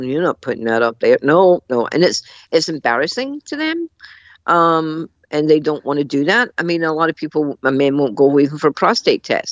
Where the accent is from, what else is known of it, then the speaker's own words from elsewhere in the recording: Scotland, United Kingdom; I'm a fighter. I'm Scottish, right?